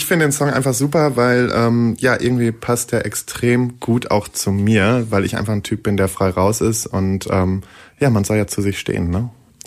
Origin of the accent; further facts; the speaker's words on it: Warendorf, North Rhine-Westphalia, Germany; Also ganz ursprünglich komme ich aus Warendorf, einem kleinen Städtchen bei Münster. Mhm. Da bin ich aufgewachsen